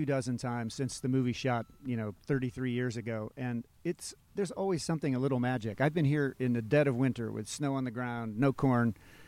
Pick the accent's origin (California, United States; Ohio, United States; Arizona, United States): Ohio, United States; Sharon Center; I grew up in Sharon Center, Ohio, population 300, Northeast Ohio near Akron.